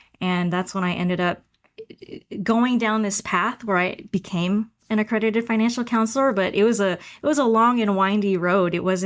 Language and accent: English; Salinas, California, United States; I grew up in Salinas, California, went to public schools my whole life.